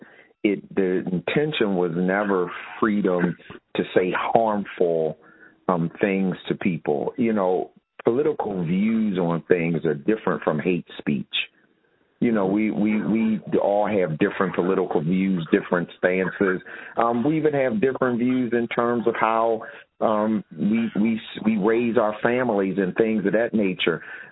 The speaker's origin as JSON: {"language": "English", "town": "Philadelphia", "region": "Pennsylvania", "country": "United States", "tie": "born or raised there", "said": "there were two community centers where I grew up in West Philly."}